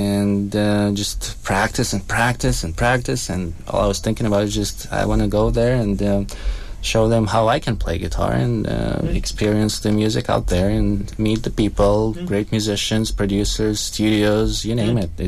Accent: Russia; English is a second language; I'm originally from Russia.

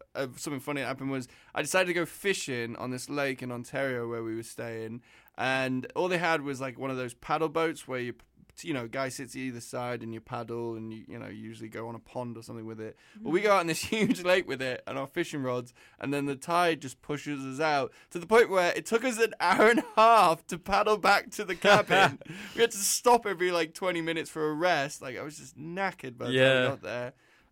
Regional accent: England, United Kingdom; growing up in England

